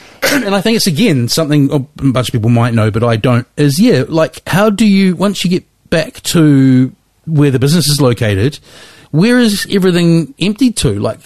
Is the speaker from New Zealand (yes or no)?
yes; Wellington, New Zealand; So when I grew up in Lyell Bay, obviously just by the airport there